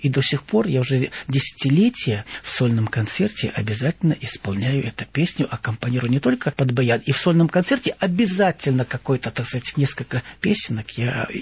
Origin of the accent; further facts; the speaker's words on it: Bryansk Oblast, Russia; Я сам из Брянской деревни, и, конечно, я помню, как деревня наша, ну, кишела детьми, люди работали, пели.